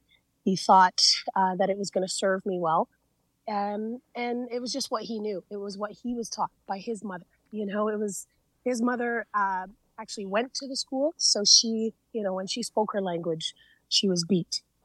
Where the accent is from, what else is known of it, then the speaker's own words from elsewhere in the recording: Six Nations of the Grand River, Ontario, Canada; Mohawk Turtle Clan from the Six Nations of the Grand River. And even introducing myself, like using my native language